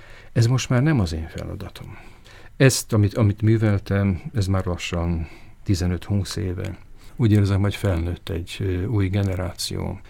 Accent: Bratislava, Bratislava Region, Slovakia; az, hogy Pozsonyban nőttem fel, egy állandóan több nemzetiségű közegben

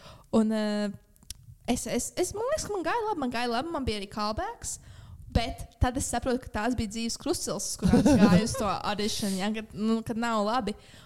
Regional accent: Jelgava, Latvia; mēs ar Santu esam no Jelgavas

